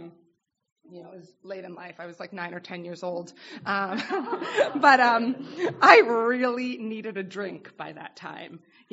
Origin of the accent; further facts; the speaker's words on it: New York City, New York, United States; I grew up in New York City.